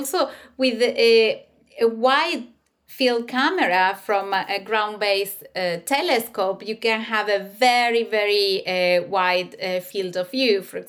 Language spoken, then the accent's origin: English; the south, Argentina; now in United Kingdom; I come from originally from Argentina in the south, that is quite rural and quite dark. But here where I am in the UK